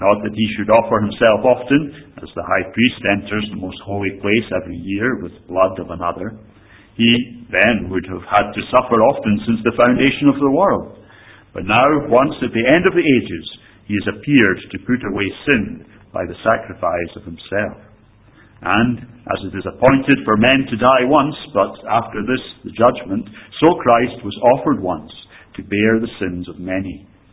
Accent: Scotland, United Kingdom; As a Scot, I can't joke very much, so I won't.

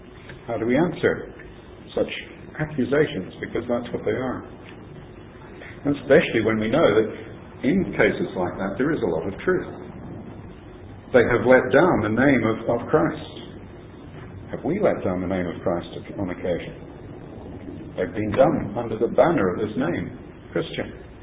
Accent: Tasmania, Australia; he discovered that I grew up in Tasmania, in Australia.

